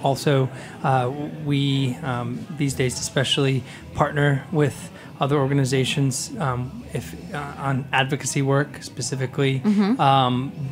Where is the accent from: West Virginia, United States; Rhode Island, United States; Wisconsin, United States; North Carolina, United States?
Rhode Island, United States; You know, I grew up in Rhode Island on the coast